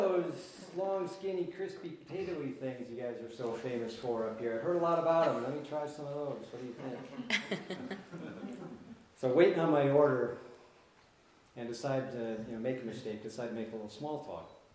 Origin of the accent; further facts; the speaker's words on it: Minnesota, United States; I grew up in Minnesota, that's why I talk sort of funny, sorry about that.